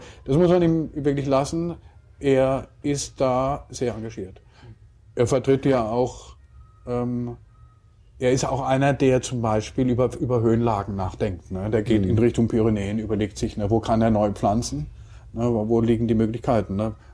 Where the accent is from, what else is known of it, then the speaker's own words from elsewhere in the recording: Karlsruhe, Baden-Württemberg, Germany; ich bin ja aus Süddeutschland, also eigentlich bin ich Karlsruher.